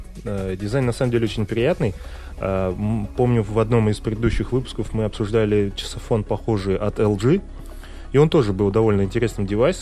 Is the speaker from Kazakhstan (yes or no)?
yes; Kazakhstan; Это Оля из России, и я … из Казахстана.